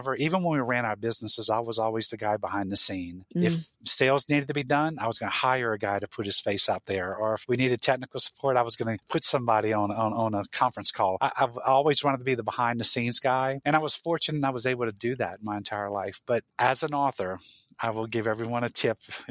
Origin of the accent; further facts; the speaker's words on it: Louisiana, United States; I'm true Cajun and I'm true South Louisiana. I have an airboat.